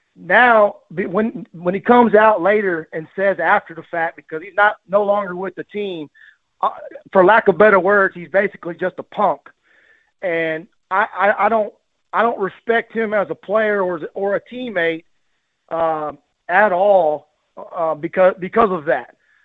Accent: Galveston, Texas, United States; you know I'm from Galveston, so I don't really care for guys that are snitches.

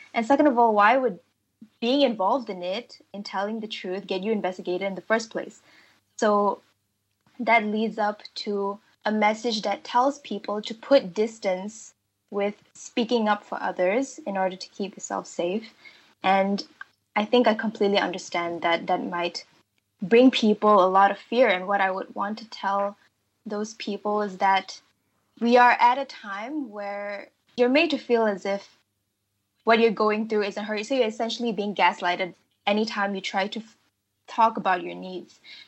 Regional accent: Malaysia; collectively as Malaysian people, it is really important that we have people who will say

